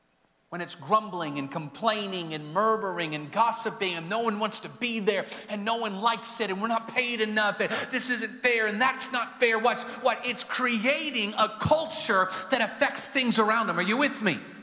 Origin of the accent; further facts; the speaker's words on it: Seattle, Washington, United States; moved away as an adult; So I grew up in Seattle. I lived there till I was 20 years old. Go Seahawks.